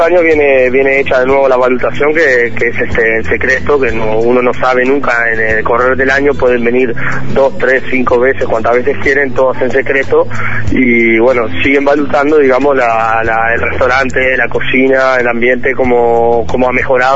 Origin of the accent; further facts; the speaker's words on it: Uruguay; a hablar un poco de lo que es mi país y mi tierra y mis tradiciones, ¿no? Cuando capaz que hace tres o cuatro años atrás era más difícil meter un plato con una idea charrúa